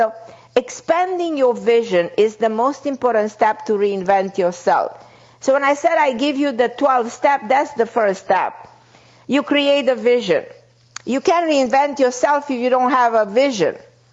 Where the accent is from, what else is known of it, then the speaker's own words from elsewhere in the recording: Romania; English is a second language; I came from Romania, I didn't speak the language